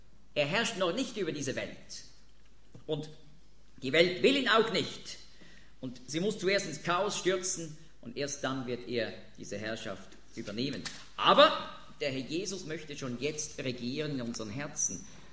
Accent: Switzerland; ich spreche als Schweizer

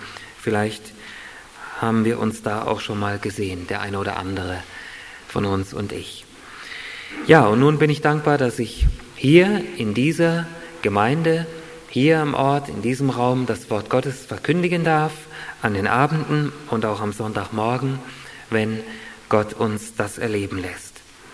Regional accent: Hesse, Germany; born there; 1957 geboren in der Nähe von Kassel in Hessen.

